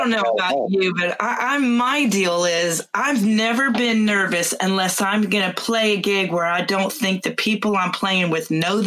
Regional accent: Houston, Texas, United States; born there; I was born in Houston, by the way.

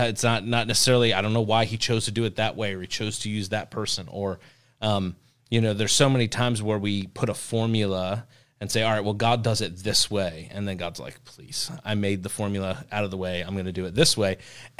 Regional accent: New Jersey, United States; I remember growing up in New Jersey. One of the things is the Jersey Devil

